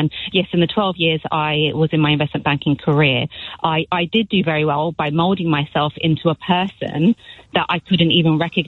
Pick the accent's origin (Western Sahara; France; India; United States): India; I was an investment banker, worked on the trading floor for 12 years, pre-financial crisis and post, as an Indian woman.